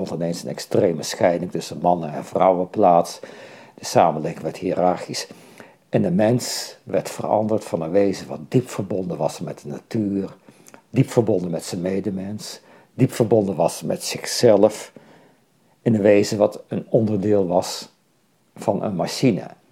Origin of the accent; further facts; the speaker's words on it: Tilburg, North Brabant, Netherlands; En toen ik opgroeide In Tilburg, ik werd in 1956 daar geboren, was Tilburg nog zo'n stad van hele grote fabrieken, textielfabrieken.